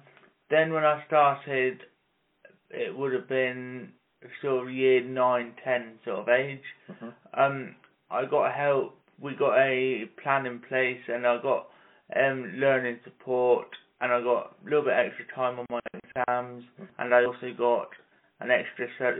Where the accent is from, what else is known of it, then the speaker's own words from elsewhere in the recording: South West England, United Kingdom; born there; now in Chillington, United Kingdom; I was born in Somerset, like Exmoor, so on the edge border of Somerset and Devon.